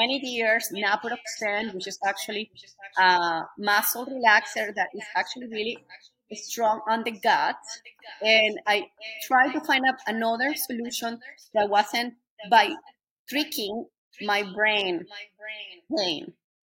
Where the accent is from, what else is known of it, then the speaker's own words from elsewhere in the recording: Caracas, Capital District, Venezuela; English is a second language; I was born and raised in Caracas, Venezuela.